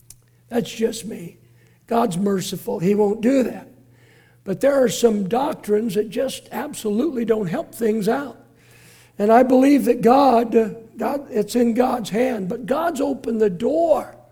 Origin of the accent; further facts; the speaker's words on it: Oakland, California, United States; also born or lived in San Leandro; I grew up in Oakland and San Leandro, and Napa was known as a place to help.